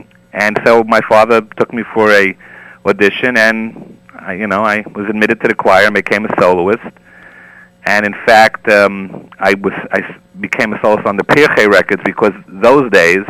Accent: Brooklyn, New York, United States; I was raised in Borough Park. Uh-huh. My mother was born in Borough Park. My grandfather was a doctor in Borough Park, so it's like a 100-year-old Borough Park family.

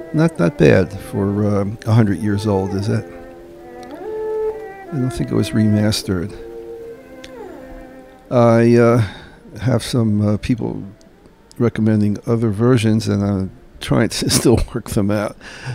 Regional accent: Newark, New Jersey, United States; Growing up in Newark, yeah, you know that Newark, New Jersey had 50,000 Jews. It was a great ghetto. And we belonged to Congregation Teferet Zion.

